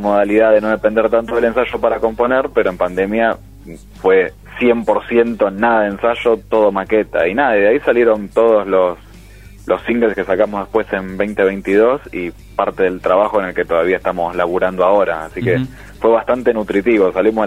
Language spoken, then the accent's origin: Spanish; Buenos Aires, Argentina; yo soy de Buenos Aires, Nahue de Tigre, pero casi Buenos Aires.